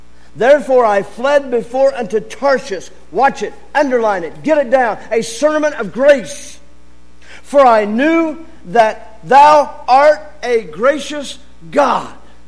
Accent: Vandalia, United States; I came back and I taught, and I was a principal in my hometown. I was a townie boy.

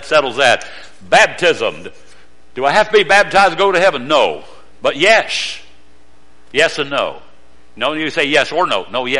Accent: Odd, West Virginia, United States; born there; When I was born in Odd. O-D-D. West Virginia.

